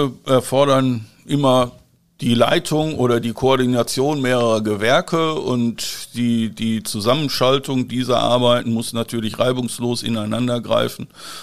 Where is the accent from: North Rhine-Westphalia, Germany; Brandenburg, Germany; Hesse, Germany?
North Rhine-Westphalia, Germany; Moers; born there; now in Dortmund, Germany; Meine Geburtsstadt ist Mörs am Niederrhein, das liegt auf der anderen Rheinseite von Duisburg.